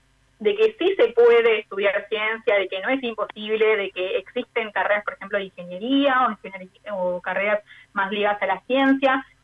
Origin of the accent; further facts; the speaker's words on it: Argentina; al menos a mí como argentina me enorgullece muchísimo